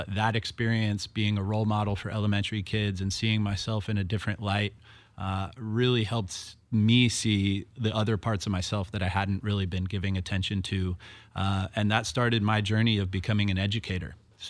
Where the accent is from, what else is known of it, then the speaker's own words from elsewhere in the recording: Vashon, Washington, United States; also born or lived in Vermont; I was actually born in Vermont, not on the road, but in the state on the East Coast. But my family made their way to Vashon in the early 90s.